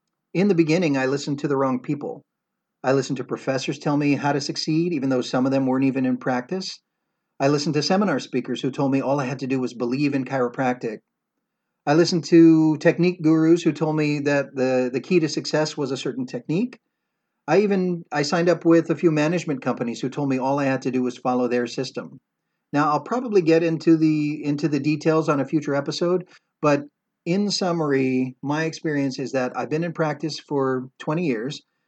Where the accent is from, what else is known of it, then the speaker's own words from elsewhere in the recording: Hawaii, United States; I get to practice back in my home state of Hawaii. It is paradise.